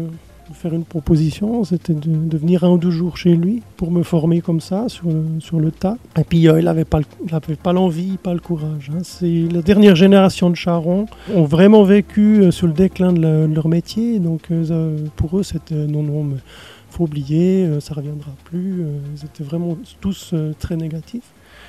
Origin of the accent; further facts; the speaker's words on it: Chavannes-près-Renens, Vaud, Switzerland; moi j'ai grandi région lausannoise, à Chavannes, près Renan, dans un grand immeuble de 64 appartements, mais entouré de verdure, une rivière.